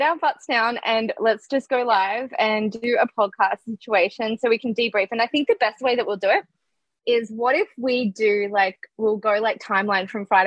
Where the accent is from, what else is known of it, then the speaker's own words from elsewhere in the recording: Noosa, Queensland, Australia; And nobody else gets born in, nobody else can say, hey, I was born in Noosa. Very few.